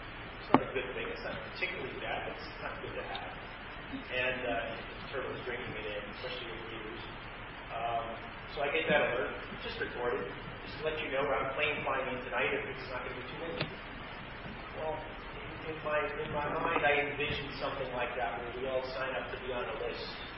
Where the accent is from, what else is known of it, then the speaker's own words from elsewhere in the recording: New York, United States; And I grew up in New York the first 30 years of my life